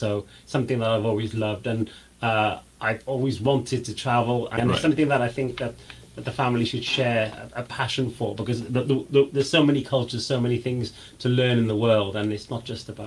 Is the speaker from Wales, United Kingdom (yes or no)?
yes; Cardiff, Wales, United Kingdom; moved away as an adult; now in London, United Kingdom; to parents of Indian origin. So they were born in Southwest India. And I was born and brought up in Cardiff, Wales. And then at the age of, I think it was 26, I moved to London.